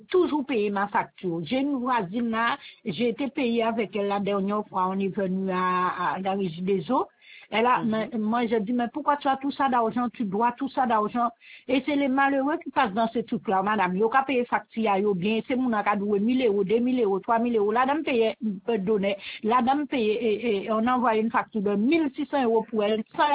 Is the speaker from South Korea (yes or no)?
no; Saint-François, Guadeloupe; je suis de Saint-François.